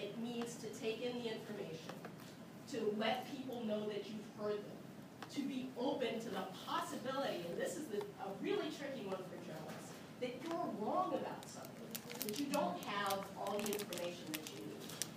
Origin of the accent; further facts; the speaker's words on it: Washington, District of Columbia, United States; I come from Washington, D.C., and the place is full of people who think that they're changing the world in the right way.